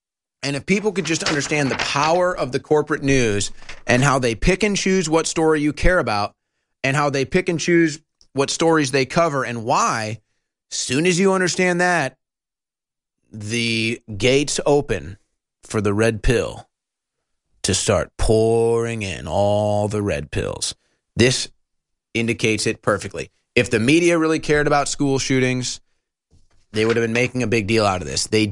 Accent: St. Louis, Missouri, United States; the Cardinals, my hometown team from St. Louis, were playing the Cubs

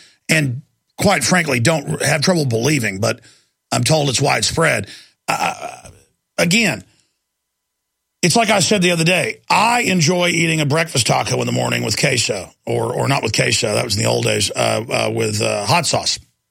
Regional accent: Texas, United States; growing up in Texas, I mean, you can drive 2 hours, especially back then, without ever seeing a gas station.

